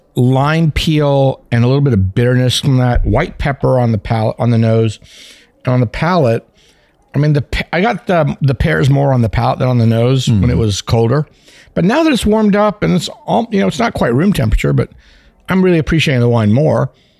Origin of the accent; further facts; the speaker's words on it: India; I'm a lychee guy, dude. I'm from India.